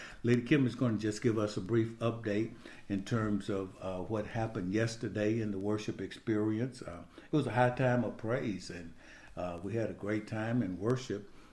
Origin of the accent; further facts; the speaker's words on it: Michigan, United States; we brought our snow shovel with us when we came from Michigan.